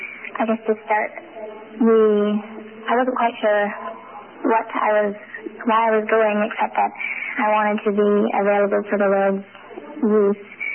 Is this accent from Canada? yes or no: yes; Whitby, Ontario, Canada; I'm from Whitby, Ontario